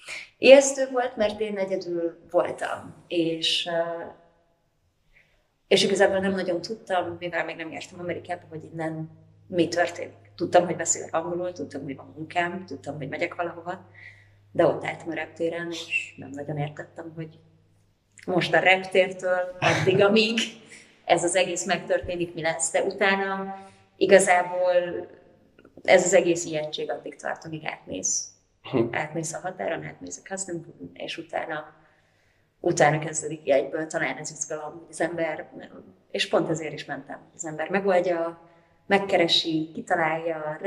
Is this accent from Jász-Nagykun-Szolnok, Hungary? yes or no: no; Budapest, Hungary; moved away as an adult; now in Michigan, United States; Itt végeztem minden iskolát, itt éltem, itt vannak a barátaim.